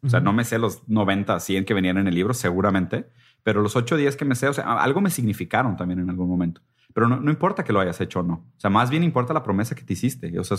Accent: Brazil; Yo soy brasileño. Y a mí me tocó una historia en Brasil de pánico, de miedo

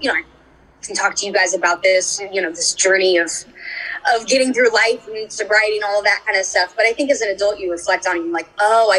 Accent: California, United States; because I grew up in Orange County, so we had a bit of a commute.

